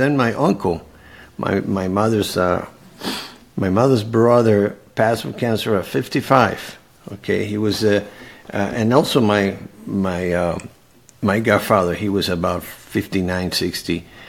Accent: Venezuela; English is a second language; moved away as an adult; now in United States; I came to the States. Actually, I'm from Venezuela, from South America, and my parents come from Greece and from Spain.

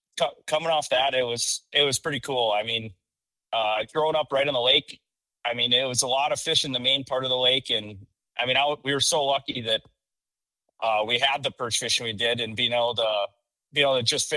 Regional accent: Devils Lake, North Dakota, United States; Yeah, you know, I grew up in Devil's Lake, just about in Mulford's Bay, just about a mile from Woodland Resort.

